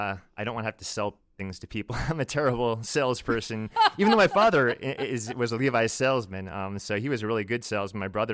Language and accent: English; Virginia Beach, Virginia, United States; Yeah, I grew up in Virginia Beach, so southeastern Virginia, about 15 minutes away from the shore.